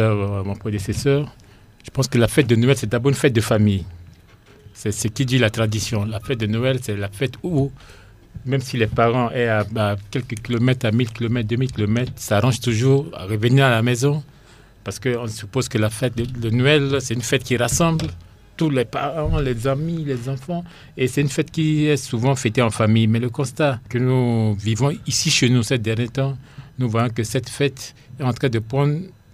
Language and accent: French; Central African Republic; ici, chez nous, en Centrafrique.